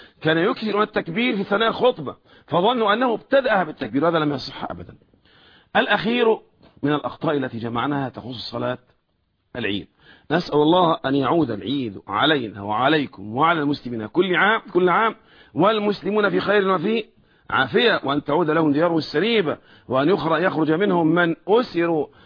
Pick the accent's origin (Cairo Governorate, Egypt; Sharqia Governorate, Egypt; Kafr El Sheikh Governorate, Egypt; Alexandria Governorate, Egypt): Alexandria Governorate, Egypt; Alexandria; عندنا في مصر الآن ما شاء الله في بعض الميادين يصلي مثلا، والله لا أكون مبالغ إذا قلت مثلا نصف مليون، عندنا في اسكندرية في بعض الميادين حوالي نصف مليون مصلي